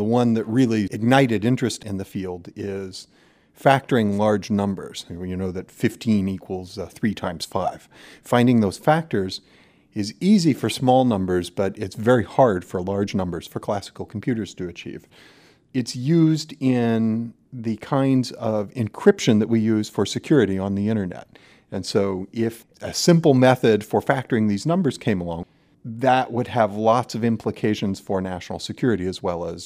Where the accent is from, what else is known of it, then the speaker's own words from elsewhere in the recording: Williamson, West Virginia, United States; moved away as an adult; now in Japan; I grew up in Williamson in Mingo County, and I'm a quantum computer and quantum network architect and an associate professor at Keio University in Japan.